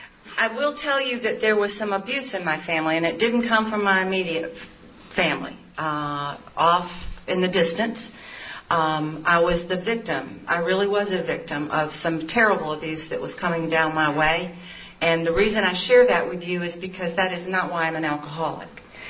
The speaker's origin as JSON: {"language": "English", "town": "Greenville", "region": "South Carolina", "country": "United States", "tie": "born there", "said": "I was born in 1952 in Greenville, South Carolina."}